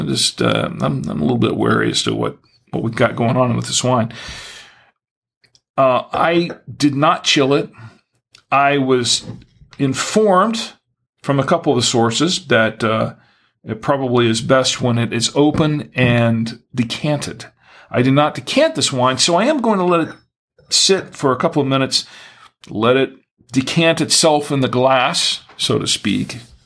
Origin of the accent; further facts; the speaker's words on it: Orlando, Florida, United States; I liked the Magic because I was from Orlando, and I kept up with the Magic.